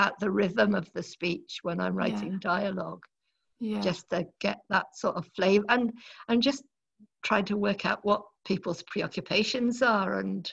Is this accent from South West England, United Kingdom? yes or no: yes; South West England, United Kingdom; then I grew up in North Devon